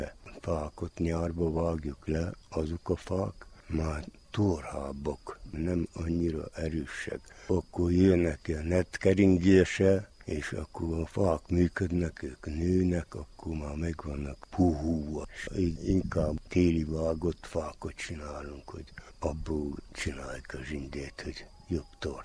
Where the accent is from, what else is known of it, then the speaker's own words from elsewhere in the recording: Székelyvarság, Harghita, Romania; Székely-Varsa, Talas Bercsi lakós. Itt is születtem, ma 81 éve.